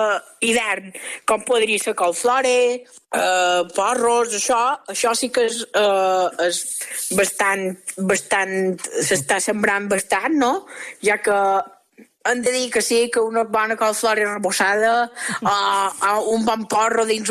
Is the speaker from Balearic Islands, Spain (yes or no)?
yes; Balearic Islands, Spain; A Mallorca, a dins del meu poble, hi ha molt de contagis